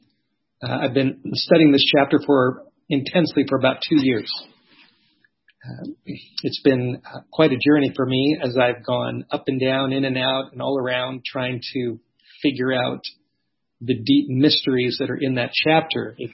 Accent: Los Angeles, California, United States; My background is California. This has been, I guess, kind of bittersweet to be back here. I grew up in California, grew up in Los Angeles, grew up in the Hollywood Hills, didn't grow up an Adventist. I grew up in a very secular Jewish home

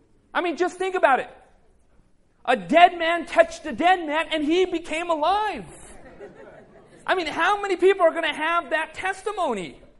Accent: California, United States; just grew up in Southern California. My parents actually immigrated from the northwest side of India. We come from the Punjab state of India.

